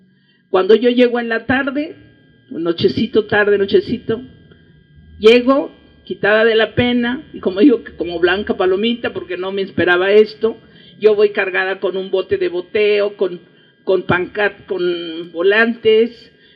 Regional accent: Taxco, Guerrero, Mexico; Y yo soy de Guerrero, les quiero decir, yo soy de Taxco, Guerrero.

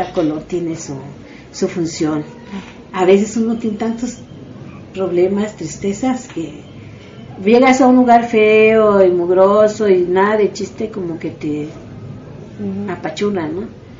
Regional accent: Mexico; si nosotros, como mexicanas, no nos quieren atender, hay discriminación

